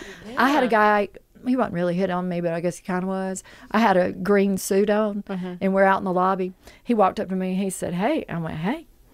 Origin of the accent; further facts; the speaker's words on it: the South, United States; Now I'm from the South. I was supposed to get a double name.